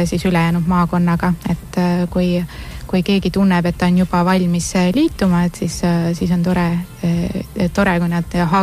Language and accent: Estonian; Southern Estonia, Estonia; now in Rapla County, Estonia; No ma olen siin Raplamaal ikkagi mõnda aega olnud, aga jah, tõesti ei ole siit pärit, olen pigem Lõuna-Eestist tulnud ja viimasel ajal siis Tallinnas tegutsenud